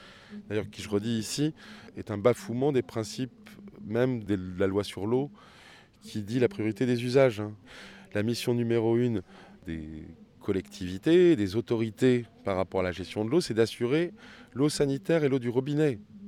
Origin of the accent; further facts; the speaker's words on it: Beauvais, Hauts-de-France, France; born there; Je suis né à Beauvais